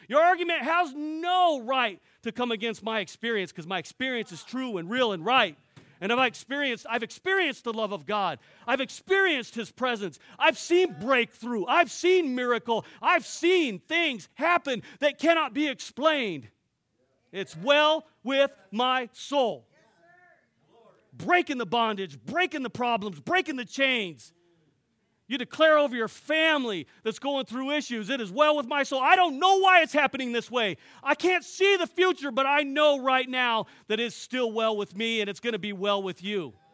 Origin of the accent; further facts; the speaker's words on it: California, United States; I'm from California, so sometimes I throw slang out there and mix words up, but it's all good.